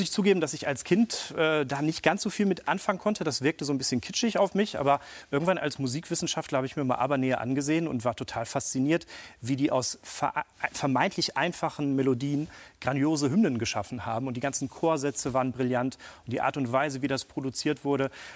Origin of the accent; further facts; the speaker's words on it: Germany; born there; meine Eltern sind Spätaussiedler, kamen ein bisschen später nach Deutschland und ich bin dann in Deutschland geboren.